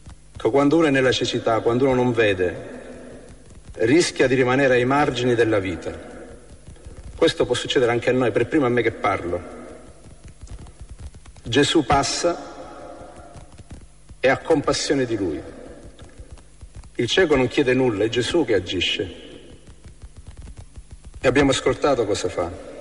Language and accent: Italian; Sicily, Italy; dal mio accento capite che sono trentino, un po' più giù, quasi sopra l'Africa, diciamo, sono siciliano. Sono salesiano